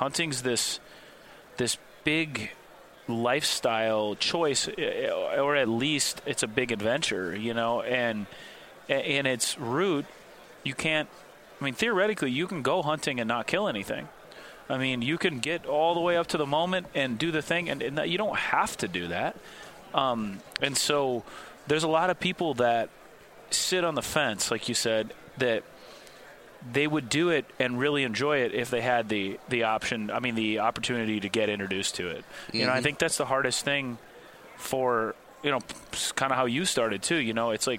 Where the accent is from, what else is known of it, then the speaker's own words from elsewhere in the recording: Nowthen, Minnesota, United States; I grew up in Minnesota, a little tiny town called Nowthen, Minnesota, which is literally an intersection of about an hour north of the Twin Cities.